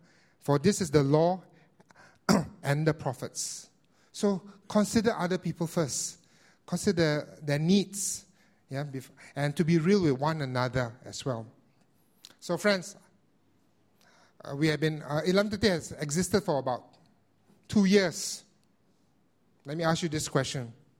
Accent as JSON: {"language": "English", "country": "Indonesia", "said": "In my home country of Indonesia, we're going to elect a new president in April."}